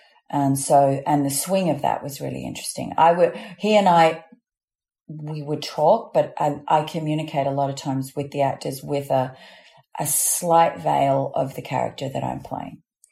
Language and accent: English; Australia; accent: Australian; I don't use my Australian accent at all.